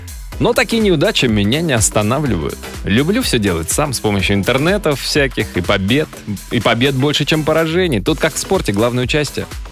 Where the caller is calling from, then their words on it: Tolyatti, Samara Oblast, Russia; из Тольятти.